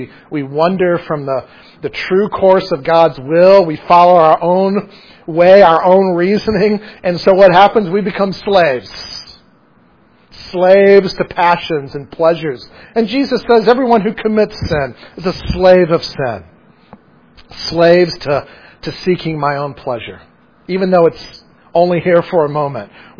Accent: the South, United States; Because I'm from the South, and so I just can't say certain things that you Northerners can.

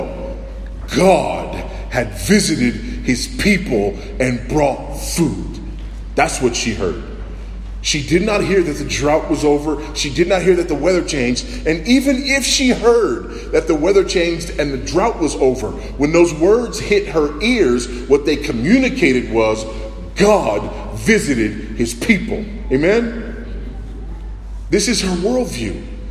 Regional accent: Texas, United States; I come from Texas, and country music is big in Texas.

